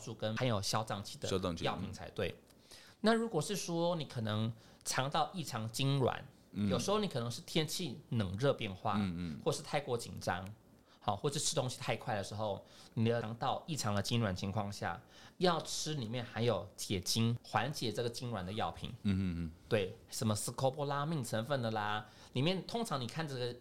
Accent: Taiwan; 其实过敏要是因为我们台湾，老实说，我们台湾人过敏率蛮高的

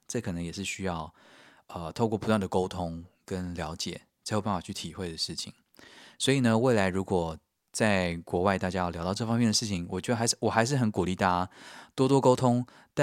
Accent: Taiwan; 我就说：“我从台湾来的啊。”

